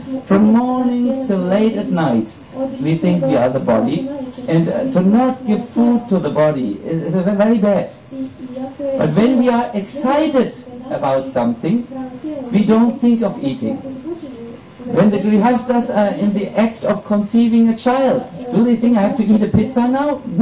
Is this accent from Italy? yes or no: no; Germany; English is a second language; You know, we are from Germany.